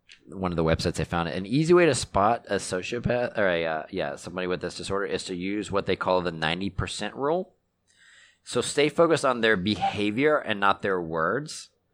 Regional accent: Texas, United States; We had a neighbor growing up in Texas

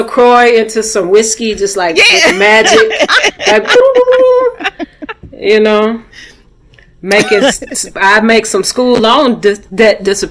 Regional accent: Milwaukee, Wisconsin, United States; I had really great neighborhoods growing up in Milwaukee. We had lawns and backyards and lots of parks.

